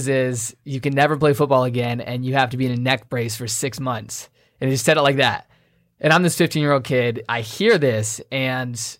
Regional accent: Virginia, United States; But for those that don't know, like I said, I'm from Virginia. I grew up playing sports my entire life.

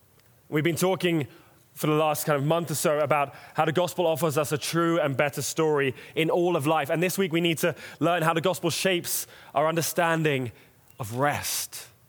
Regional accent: London, United Kingdom; I grew up in North London, big Jewish community.

